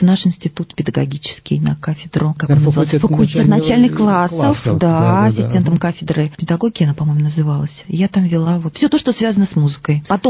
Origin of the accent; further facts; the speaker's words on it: Penza, Penza Oblast, Russia; also born or lived in Novotroitsk; Нет, я родилась в Новотроицке, на Урале. И там же я пошла в музыкальную школу 6 лет. А потом мы уже, когда мне исполнилось 7, мы приехали сюда, в Пензу.